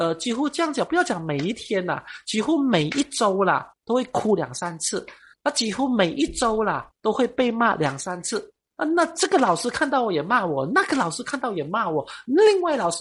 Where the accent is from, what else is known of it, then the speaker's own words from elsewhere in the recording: Malaysia; 我们马来西亚人都很热情的，也很好客的